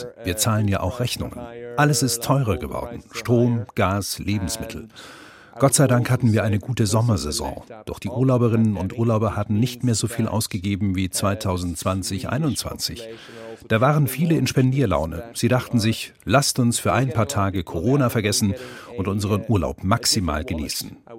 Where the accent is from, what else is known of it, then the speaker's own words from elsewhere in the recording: Sweden; Ich bin auf der Insel groß geworden. In meiner Kindheit gab es ständig diese Luftwaffenübungen, die Gewehrsalven vom Schießstand.